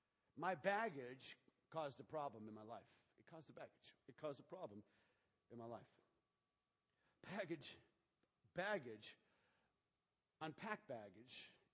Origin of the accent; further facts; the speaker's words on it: Pacific Northwest, United States; It's our home state. We come from the Northwest